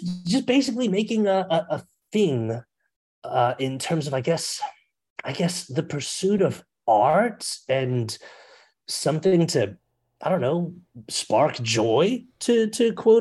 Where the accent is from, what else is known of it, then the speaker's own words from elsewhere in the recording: Baltimore, Maryland, United States; now in Philadelphia, United States; just happened upon professional wrestling as a thing when I moved to Philadelphia. I'm originally from Baltimore